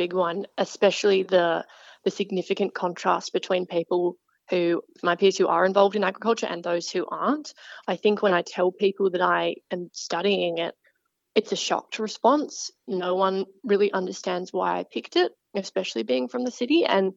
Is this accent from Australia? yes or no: yes; Sydney, New South Wales, Australia; I am from Sydney, Australia, born and raised.